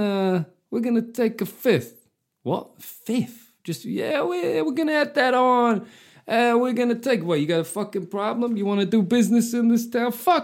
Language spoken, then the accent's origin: English; Liverpool, North West England, United Kingdom; All right, fair enough, I get it. Being a Scouser, it's like being a brand, isn't it? There's lots of stuff you have to do.